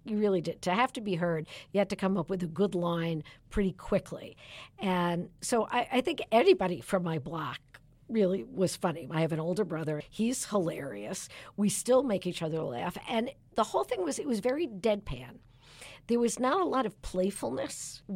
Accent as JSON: {"language": "English", "town": "Brooklyn", "region": "New York", "country": "United States", "tie": "born or raised there", "said": "Well, I grew up in Brooklyn, New York, and on Ocean Avenue. So if you're not funny growing up in Brooklyn, they'll kill you."}